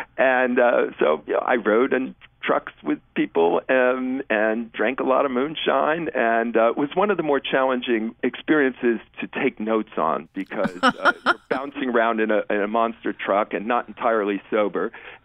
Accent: Massachusetts, United States; I'm a liberal from Massachusetts.

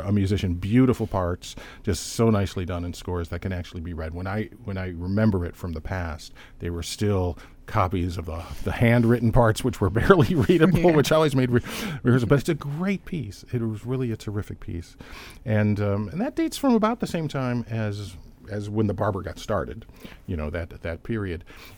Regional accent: Cleveland, Ohio, United States; I grew up in Cleveland.

